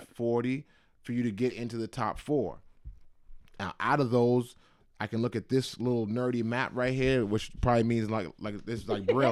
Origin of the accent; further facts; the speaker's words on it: Boston, Massachusetts, United States; So the South Boston candidate, to make sure I get somebody from my hometown winning, I just vote for the people from my hometown.